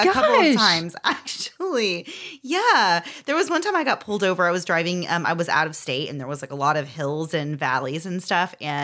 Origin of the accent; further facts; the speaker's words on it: Florida, United States; I, like, made a joke about being from Florida and said that we don't have hills here.